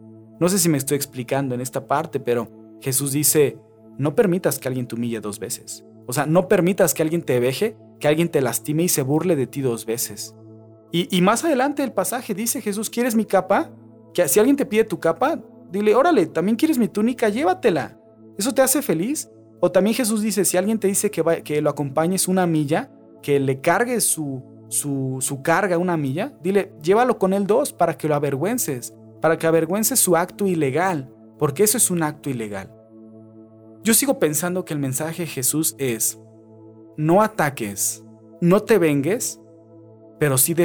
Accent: Mexico; Lamentablemente en mi país, en México, cada vez es, de verdad es desagradable

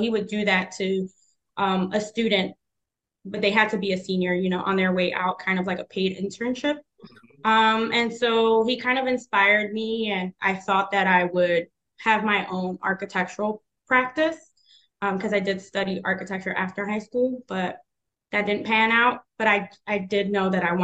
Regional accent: New Jersey, United States; moved away; Okay. And I'm not. I'm originally from New Jersey, and I relocated to the area in 2011. So I've been here for 12 years now.

